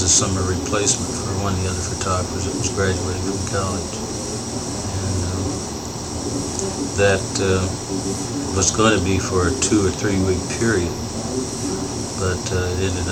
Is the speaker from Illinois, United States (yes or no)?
yes; Champaign, Illinois, United States; Well, I was born in Champaign and was born in 1928.